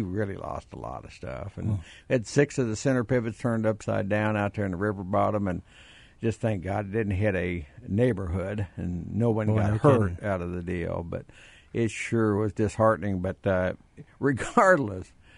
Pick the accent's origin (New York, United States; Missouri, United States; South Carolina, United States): Missouri, United States; I'm from Missouri. You got to show me an awful lot of stuff.